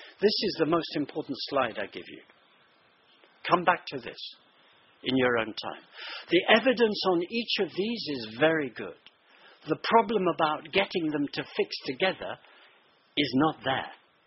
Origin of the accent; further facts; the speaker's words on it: Mumbai, Maharashtra, India; also born or lived in England; I'm white English, actually half Welsh, but I'm white British. I was brought up in India. My home city, Bombay, now Mumbai